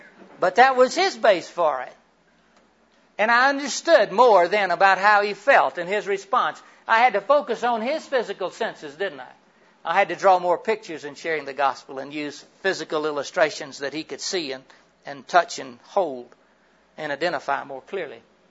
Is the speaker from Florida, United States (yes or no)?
yes; Florida, United States; No, I grew up in Central Florida. And that's where the real natives are.